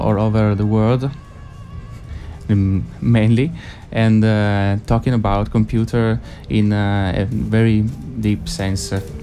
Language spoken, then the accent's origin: English; Turin, Piedmont, Italy; Well, we are from Turin.